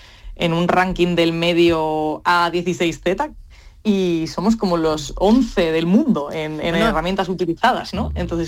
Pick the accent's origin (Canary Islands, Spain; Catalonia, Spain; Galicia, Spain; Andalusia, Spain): Andalusia, Spain; Málaga; casi todos somos malagueños, vivimos por aquí, por los pueblos de la costa